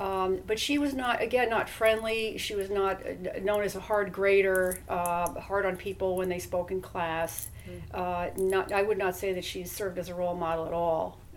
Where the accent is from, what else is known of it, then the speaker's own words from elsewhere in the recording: Valhalla, New York, United States; now in Albany, United States; Well, actually, I'm from Westchester County, a small town called Valhalla